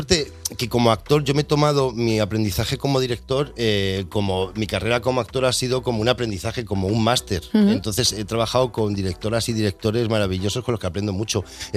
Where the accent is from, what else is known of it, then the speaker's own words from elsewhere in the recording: Móstoles, Community of Madrid, Spain; De los 80, yo soy de Móstoles.